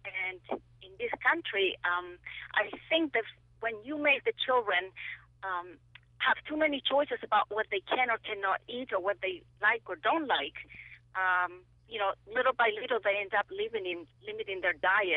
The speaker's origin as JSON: {"language": "English", "country": "Chile", "lives_now": "United States", "said": "I am a foreigner, and so is my husband. My husband is French, and I'm from Chile."}